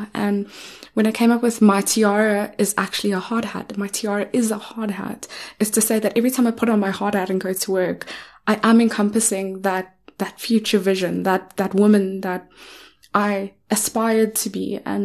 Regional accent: Richards Bay, KwaZulu-Natal, South Africa; So I grew up in a town that was almost funded and surrounded by industry. So I grew up in Richards Bay, in Pengeni area.

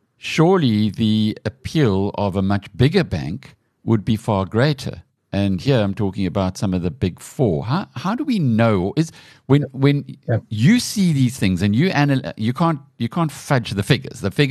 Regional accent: South Africa; What scares me witless as a South African taxpayer is this urging of some people in the public sector to create a state bank.

